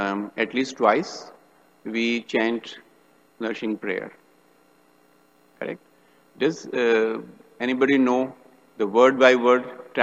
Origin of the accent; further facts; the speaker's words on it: India; So I am from India, so I was used to traveling by this auto